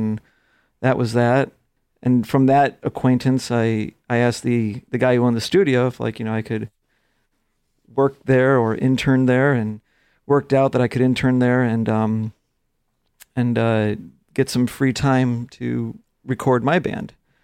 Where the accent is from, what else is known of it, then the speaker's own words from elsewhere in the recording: Chicago, Illinois, United States; Probably the biggest stuff I did was like the Bulls. I'm from Chicago.